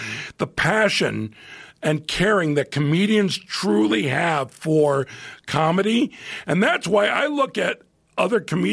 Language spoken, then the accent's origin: English; Chicago, Illinois, United States; also born or lived in Plantation, United States; I'm from Chicago, but I started comedy. I'd moved to Florida with my family, South Florida, and we're from the same little town in Florida called Plantation, Florida, outside of Fort Lauderdale.